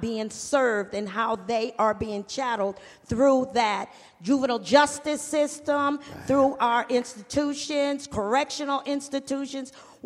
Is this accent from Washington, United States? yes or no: yes; Washington, United States; We come from Kitsap County.